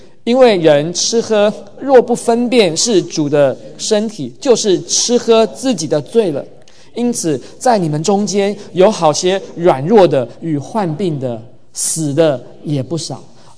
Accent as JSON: {"language": "Chinese", "region": "Taipei", "country": "Taiwan", "tie": "born or raised there", "said": "我记得我小时候在我们教堂，我在台北那个礼拜堂"}